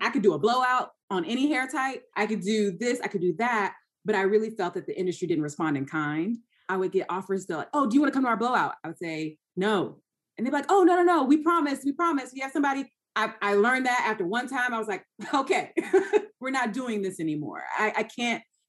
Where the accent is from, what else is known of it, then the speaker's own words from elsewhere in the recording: Georgia, United States; also born or lived in North Carolina; now in New York, United States; I moved from Georgia. I went to school in North Carolina. I'm a Southern girl.